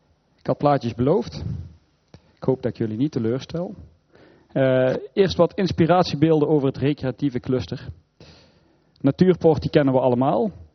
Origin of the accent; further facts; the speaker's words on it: Eindhoven, North Brabant, Netherlands; Ik kom zelf uit Eindhoven, vandaar misschien het woordje stad.